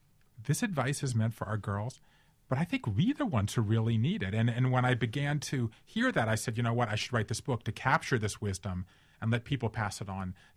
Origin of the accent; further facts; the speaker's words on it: Savannah, Georgia, United States; One lives in Vermont. One lives in Savannah, my hometown